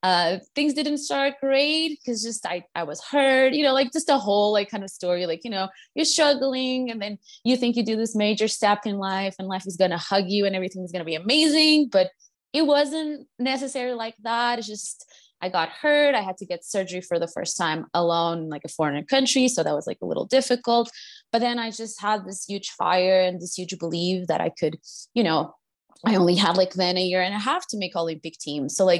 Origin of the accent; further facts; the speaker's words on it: Lisbon, Portugal; English is a second language; So I'm a Portuguese middle distance runner. I was born and raised in Portugal. I lived in Lisbon for 21 years of my life.